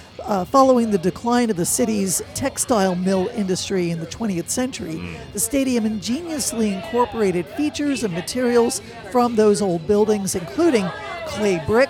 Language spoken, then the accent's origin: English; Greenville, South Carolina, United States; now in Austin, United States; I came to Austin from Greenville, South Carolina.